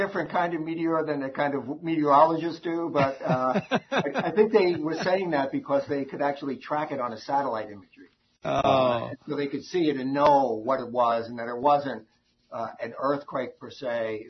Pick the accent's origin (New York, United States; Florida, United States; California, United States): New York, United States; Long Island; What I really remember being a New England guy who was growing up on Long Island was